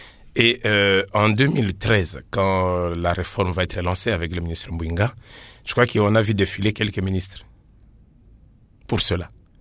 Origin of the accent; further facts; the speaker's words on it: Beni, North Kivu, DR Congo; Je viens de Beni, où les gens n'ont même pas voulu croire à Ebola